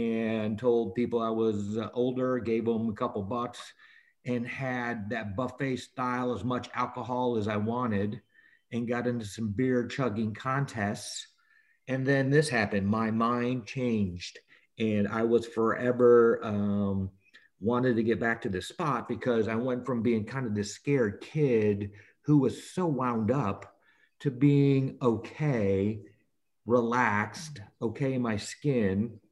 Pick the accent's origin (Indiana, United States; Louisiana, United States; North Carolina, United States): Indiana, United States; South Bend; You know, I grew up in South Bend, Indiana, was the oldest of five.